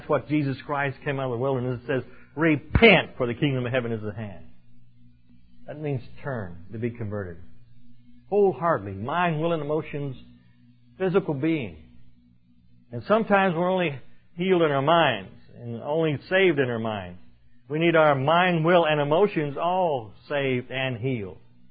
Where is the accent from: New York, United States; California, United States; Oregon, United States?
California, United States; I was raised in California, and that was the gold fields and the gold rush days.